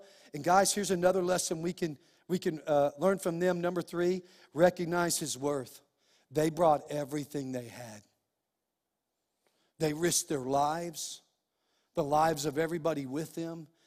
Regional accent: Clovis, New Mexico, United States; even Julie's hometown of Tulsa, my hometown of Clovis is one of the best places we ever lived

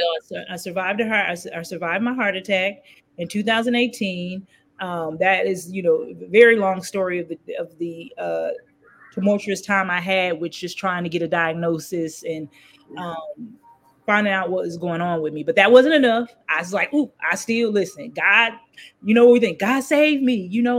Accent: Denver, Colorado, United States; even though gangs were very prominent in the 90s growing up in Denver, Colorado. But I learned to love it.

